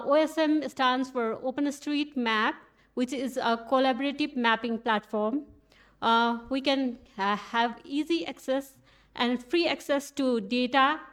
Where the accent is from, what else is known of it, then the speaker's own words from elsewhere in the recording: Nepal; from Nepal.